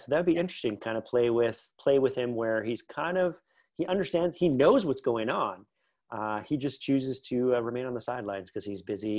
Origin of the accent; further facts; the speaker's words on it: Porcupine, Ontario, Canada; I grew up in Northern Canada in a small, like, remote town. If you're in Toronto, drive straight north for 10 hours, and that's where you find Porcupine, Ontario, Canada.